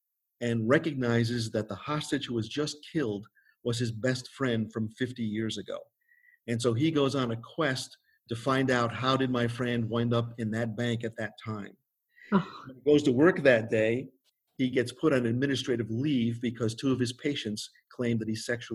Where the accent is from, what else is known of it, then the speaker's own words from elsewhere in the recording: Connecticut, United States; moved away as an adult; now in Oregon, United States; I moved here from the Northeast back in 1989. Originally grew up in Connecticut.